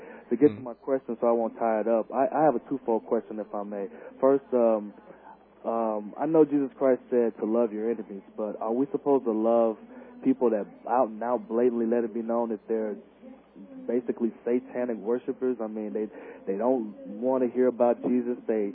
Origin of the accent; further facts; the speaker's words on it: Chicago, Illinois, United States; now in Las Vegas, United States; To clarify, I'm from Chicago West Side. I don't claim being out here. I don't claim being from Las Vegas.